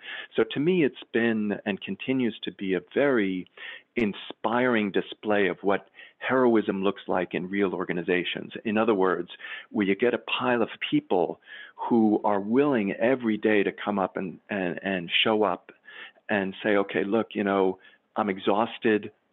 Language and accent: English; New York, United States; I'm a New Yorker.